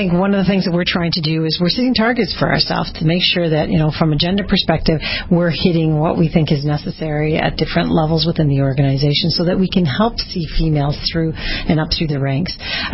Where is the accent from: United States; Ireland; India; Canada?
Canada; And I came from Canada in order to take on this role as CEO.